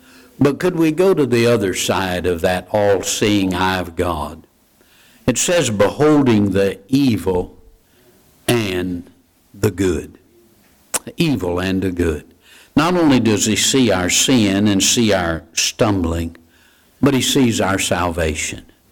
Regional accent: Georgia, United States; when I was a kid growing up in Georgia. We were lucky if we could get one channel

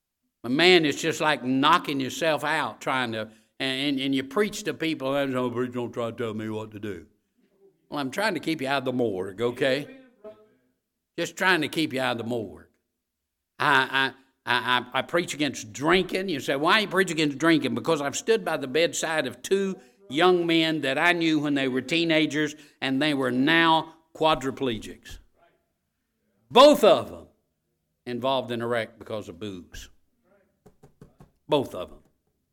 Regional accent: Vidalia, Georgia, United States; born there; now I was born in Vidalia, Georgia. Vidalia, Georgia is in the center of tobacco growing country in Georgia.

